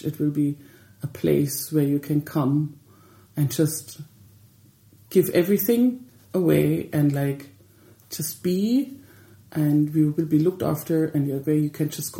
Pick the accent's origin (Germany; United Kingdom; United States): Germany; Bavaria; moved away; growing up in Bavaria in the mountains, walking and long walks were always within the family.